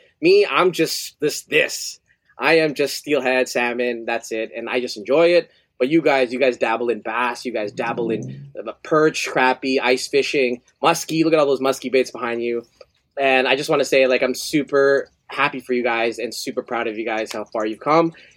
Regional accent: Canada; I'm Filipino Canadian.

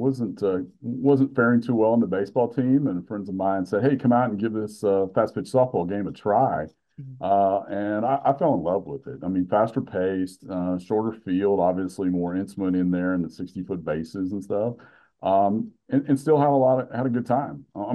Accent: Indiana, United States; I'm originally from Indiana.

